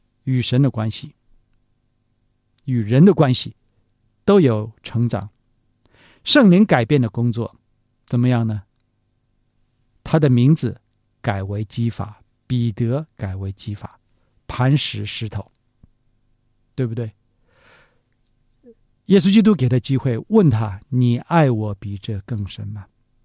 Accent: Shandong, China; 我们山东人都是这样，就是话很快很直爽

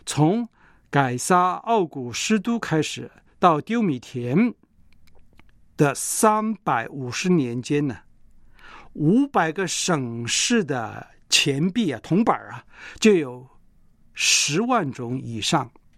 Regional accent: China; 现在我们中国人，咱们呢，在无论哪里见到一个人说你老家哪里，大部分都不是大城市

